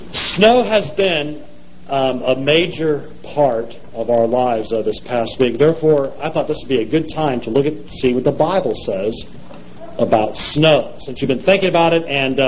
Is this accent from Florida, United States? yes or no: no; California, United States; I grew up in Southern California, and people even complained about the weather down there